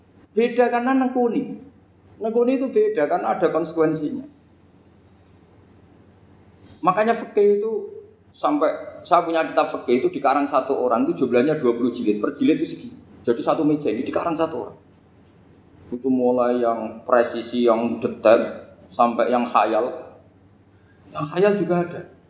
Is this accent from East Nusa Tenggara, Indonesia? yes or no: no; Sleman, Special Region of Yogyakarta, Indonesia; saya orang Sleman, mau ke Jakarta